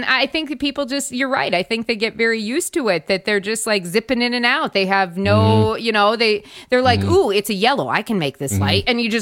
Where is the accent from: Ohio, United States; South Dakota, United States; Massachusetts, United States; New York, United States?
South Dakota, United States; Just growing up in South Dakota, knowing what the road systems are like, everything is straight too.